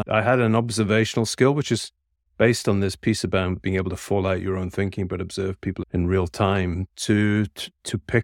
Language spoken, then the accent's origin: English; Scotland, United Kingdom; born there; I live in the countryside, so I get out into the forests, onto the mountains, the hills. I'm a Scotsman by birth